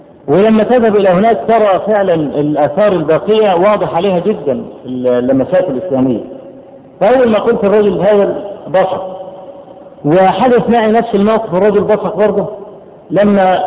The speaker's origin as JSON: {"language": "Arabic", "country": "Egypt", "said": "ان انا من مصر"}